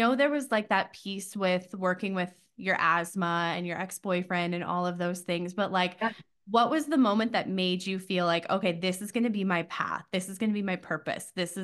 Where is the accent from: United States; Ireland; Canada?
Canada; every person I have ever met from New Zealand, I'm like, I'm from Canada.